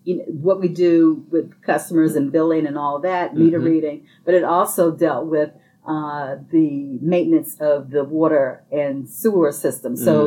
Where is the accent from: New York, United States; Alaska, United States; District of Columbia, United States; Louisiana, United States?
District of Columbia, United States; Washington; I'm a native Washingtonian, so I'm from Washington, D.C., and so I wasn't familiar with the water and wastewater utility that served Prince George's in Montgomery County, Maryland.